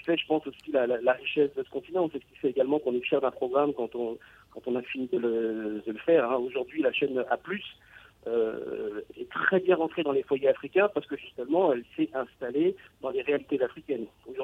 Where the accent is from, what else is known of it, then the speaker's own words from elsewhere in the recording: France; j'ai grandi un petit peu loin de l'Afrique, puisque j'ai grandi en France, j'ai fait la plus grande partie de mon cursus en France